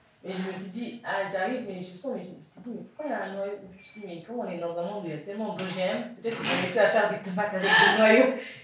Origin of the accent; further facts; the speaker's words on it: Dakar, Senegal; Je suis sénégalaise, donc je suis née là-bas, au Sénégal, à Dakar, j'ai grandi là-bas